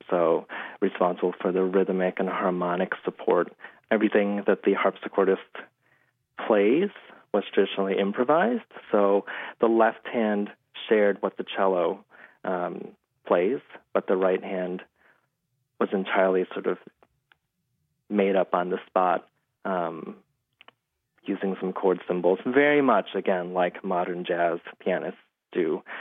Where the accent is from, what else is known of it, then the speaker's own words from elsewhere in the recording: Chicago, Illinois, United States; We're both from the Chicago area, and over the years, I went away to school in Canada, came back to Chicago, where I teach now.